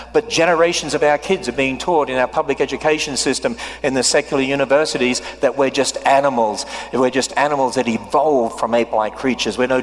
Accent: Australia; As an Australian, every now and then I slip back into my ways of saying things.

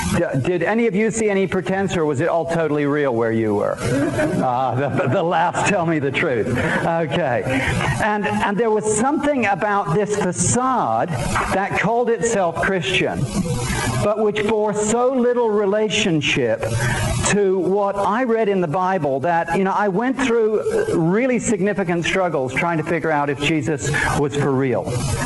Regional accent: England, United Kingdom; Now you've probably already gathered, I'm English, okay?

